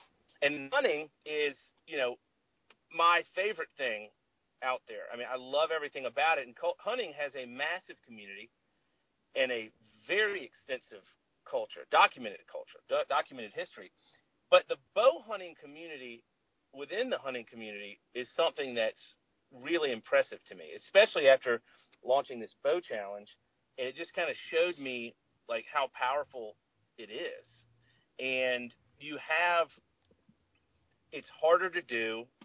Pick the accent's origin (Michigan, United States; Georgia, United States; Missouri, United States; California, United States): Georgia, United States; growing up in Georgia, you know, in a family, no hunters. No one in my family hunted.